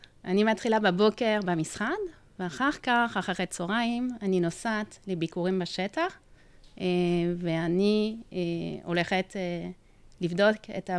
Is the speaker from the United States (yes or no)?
no; Romandy, Switzerland; moved away as an adult; now in Israel; לא. משוויץ. אבל שם, באזור שמדברים צרפתית.